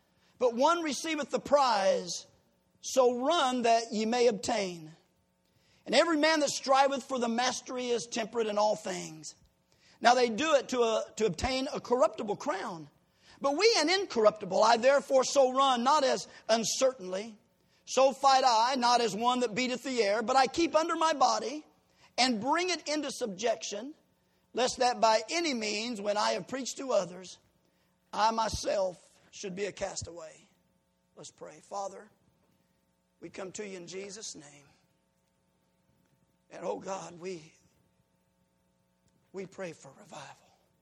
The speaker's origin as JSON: {"language": "English", "town": "Decatur", "region": "Illinois", "country": "United States", "said": "folks, I'm from Decatur, Illinois, the home of ugly women and great football players."}